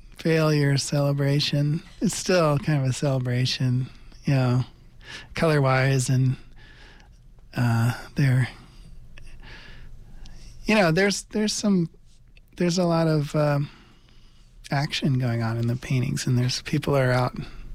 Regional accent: Redding, California, United States; This is in Reading, my hometown of Reading. It's where I grew up.

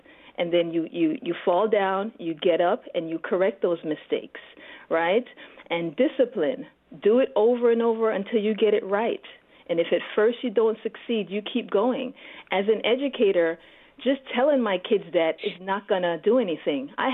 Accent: Jamaica; Again, we're from the Caribbean. I'm Jamaican. So, you know, we have a big family.

